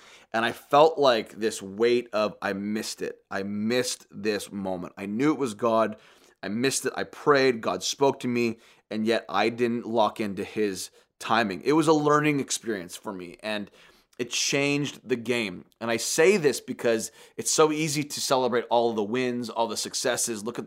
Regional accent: Canada; I'm from Canada and you've never met me before

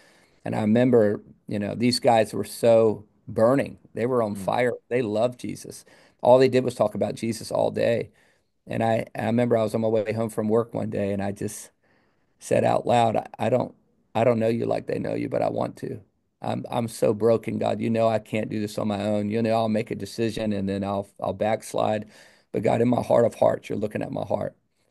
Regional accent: Virginia, United States; because I grew up in Virginia where you can throw a rock and hit three churches by accident.

